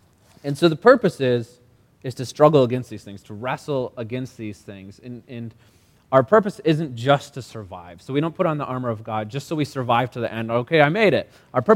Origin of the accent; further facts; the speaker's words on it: Wisconsin, United States; I grew up here in Wisconsin, so this isn't too far from home for me. I grew up in southern Wisconsin.